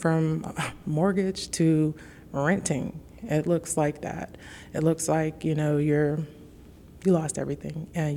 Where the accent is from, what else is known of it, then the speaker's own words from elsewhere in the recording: Jacksonville, North Carolina, United States; now in Atlanta, United States; No, I'm actually from Jacksonville, North Carolina.